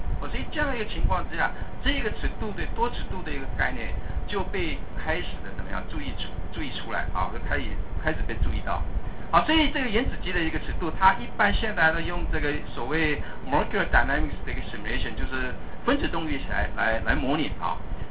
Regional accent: Taiwan; 也许我们台湾人比较心急了一点啊

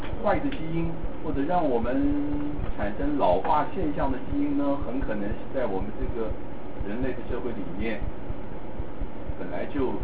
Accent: China; 我说哎，我们中国人其实很早就知道这个道理。

